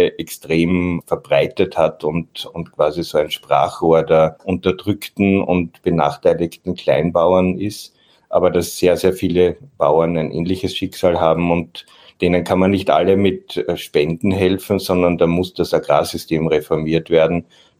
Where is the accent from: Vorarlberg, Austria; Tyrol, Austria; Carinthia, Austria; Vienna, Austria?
Vienna, Austria; Ich bin in Wien, in meiner Heimat.